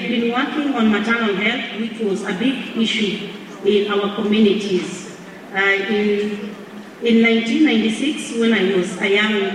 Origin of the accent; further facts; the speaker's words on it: Kenya; I'm from Kenya.